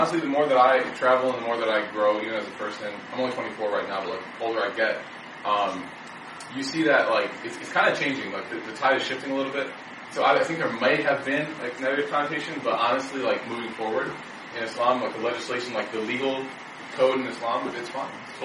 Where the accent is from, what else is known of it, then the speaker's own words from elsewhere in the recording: Chicago, Illinois, United States; I say y'all, it's bad. I'm from Chicago, born and raised, but I moved to the South.